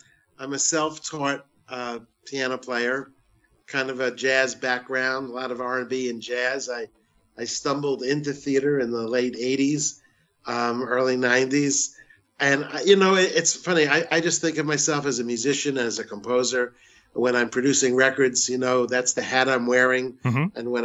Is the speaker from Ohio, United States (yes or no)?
no; Hollywood, Florida, United States; Though it's funny because I actually grew up in Hollywood, Florida.